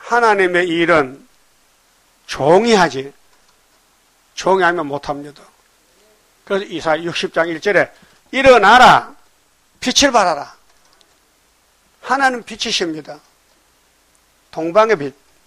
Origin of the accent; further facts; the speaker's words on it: Dain, North Gyeongsang, South Korea; 내 고향이 경상북도 의성군 다인인데